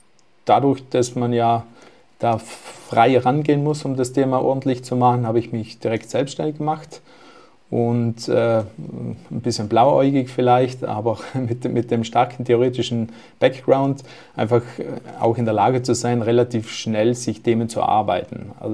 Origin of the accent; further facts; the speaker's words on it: Trentino-Alto Adige, Italy; ich bin Südtiroler